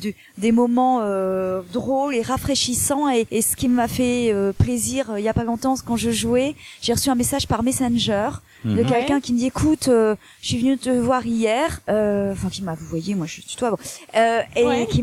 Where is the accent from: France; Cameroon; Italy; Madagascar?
France; Réunion; also born or lived in Libreville, Gabon; J'ai fait mes premières années au Gabon, à Libreville. Et puis ensuite, j'ai grandi à La Réunion.